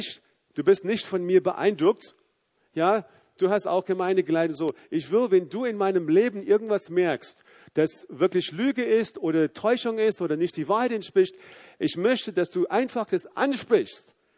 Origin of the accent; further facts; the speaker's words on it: South Africa; now in Dresden, Germany; Südafrika. Ja, natürlich, ja. Wo ich herkomme.